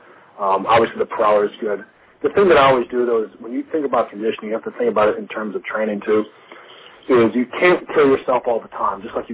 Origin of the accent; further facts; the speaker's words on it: Illinois, United States; I grew up just outside of Chicago